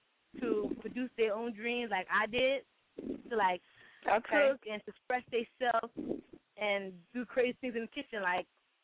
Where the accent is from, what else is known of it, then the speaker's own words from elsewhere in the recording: Hollywood, Florida, United States; Hollywood, Florida.